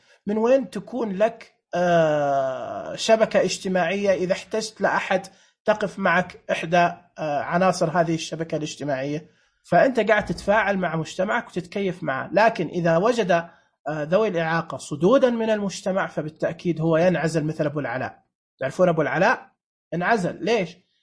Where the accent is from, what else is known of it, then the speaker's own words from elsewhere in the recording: Mecca, Makkah Province, Saudi Arabia; أو في عندنا في مكة مثلا